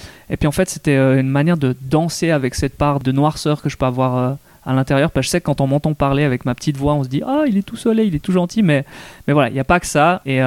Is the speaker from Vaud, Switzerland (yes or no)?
no; Fribourg, Switzerland; je suis fribourgeois, j'ai grandi à Fribourg. La culture fribourgeoise, je l'ai bien profonde dans mes gènes.